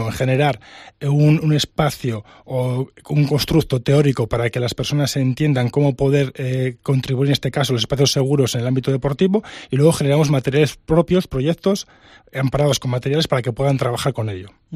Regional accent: Piedecuesta, Santander, Colombia; además yo que soy de Barcelona de Piedecuesta

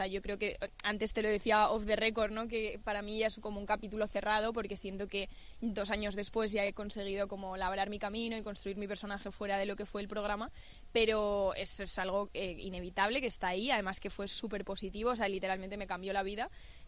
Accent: Salamanca, Castile and León, Spain; yo soy de Salamanca.

